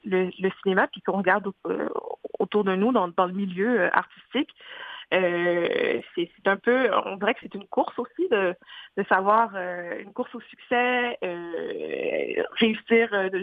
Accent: Quebec, Canada; born there; je suis née au Québec.

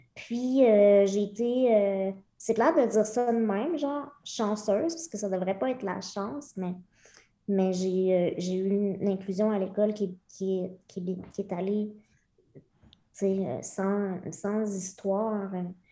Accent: Lemieux, Quebec, Canada; Je suis née à Québec, mais à l'âge de 8 mois, mes parents ont déménagé à Lemieux, qui est un petit village de moins de 300 personnes dans la région de Victoriaville, donc le centre du Québec.

